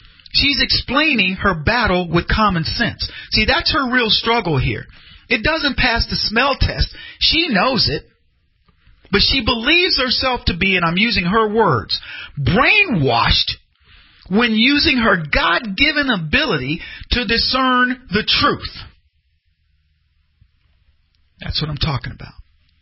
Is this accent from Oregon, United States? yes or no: no; Chicago, Illinois, United States; or did this actually happen in my hometown of Chicago?